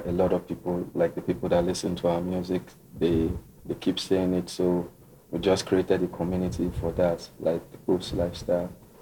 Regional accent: Port Harcourt, Rivers, Nigeria; Growing up in Port Harcourt is crazy.

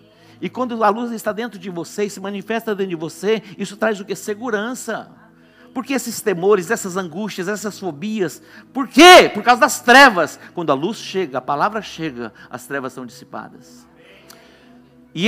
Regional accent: Dourados, Mato Grosso do Sul, Brazil; Eu nasci em Douradina, mas isso aconteceu em Dourados.

